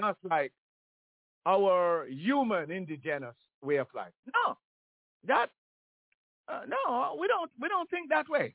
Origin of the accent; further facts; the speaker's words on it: Jamaica; moved away as an adult; the way we grew up in Jamaica, it was solidly the church. Now, when I remember that Jamaica is as far as the Jamaican society is concerned, and when I live in Jamaica, until I was 27 years old.